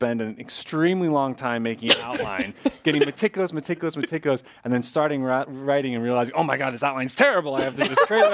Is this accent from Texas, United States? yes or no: no; Ohio, United States; I'm from Ohio, and I'm I don't. If you ever meet someone from Ohio, we love being from Ohio.